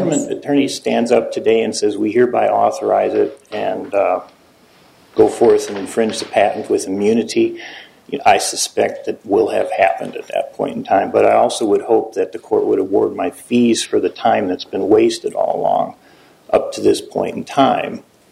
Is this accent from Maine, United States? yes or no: no; St. Louis, Missouri, United States; I'm from St. Louis. I prefer to be there, Judge.